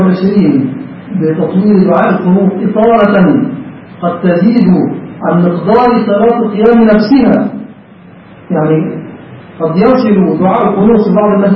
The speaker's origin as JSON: {"language": "Arabic", "country": "Egypt"}